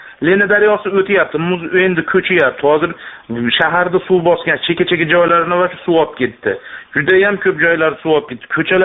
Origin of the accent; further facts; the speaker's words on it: Andijan, Andijan Region, Uzbekistan; now in Yakutsk, Russia; Yakutskidanman. O'zim andijonlikman. Ko'pdan beri yashayman shu yerda.